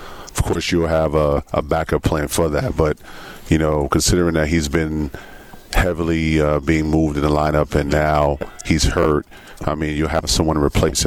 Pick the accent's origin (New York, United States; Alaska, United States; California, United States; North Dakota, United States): New York, United States; Bronx; You know, I'm from the Bronx, New York. I was raised in New York.